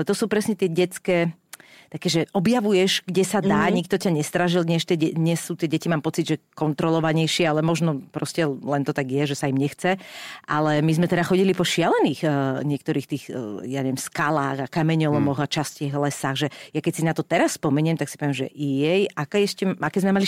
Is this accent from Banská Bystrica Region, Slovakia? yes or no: no; Lamač, Bratislava Region, Slovakia; my sme chodili, my sme mali tiež dosť blízko les u nás v Lamači